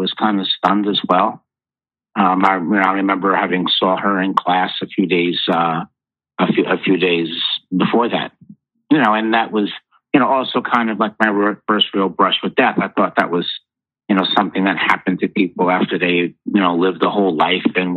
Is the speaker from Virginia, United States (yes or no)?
no; Peekskill, New York, United States; I grew up in Peekskill, which is a suburb of Westchester, which was middle class and ethnically diverse.